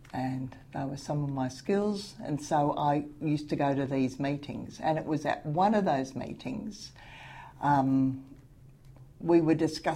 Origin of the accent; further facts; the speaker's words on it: Albury, New South Wales, Australia; born there; I was born in Albury, New South Wales, in 6th of December, 1949.